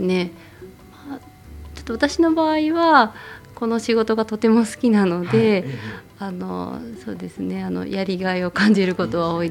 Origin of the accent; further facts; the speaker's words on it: Matsudo, Chiba, Japan; 松戸市です。